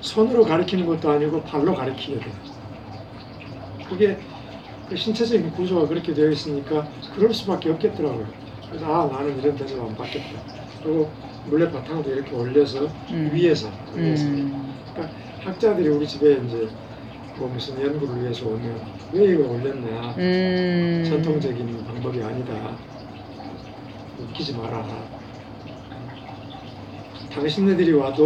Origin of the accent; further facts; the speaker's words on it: Boseong, South Jeolla, South Korea; 내가 이제 고향이 보성이어서